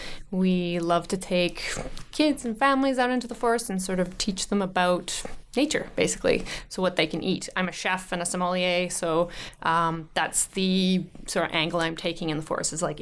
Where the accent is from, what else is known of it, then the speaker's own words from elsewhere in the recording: Vancouver, British Columbia, Canada; we grew up in the West End, so I'm a city girl, right? But I had Stanley Park